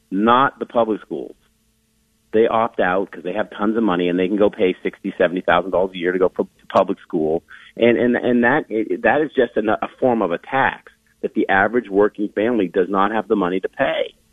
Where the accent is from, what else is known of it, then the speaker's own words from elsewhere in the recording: New England, United States; moved away as an adult; now in Florida, United States; I live in Florida. I'm formerly from New England, where my wife and I consider ourselves exiles, because we had to come down here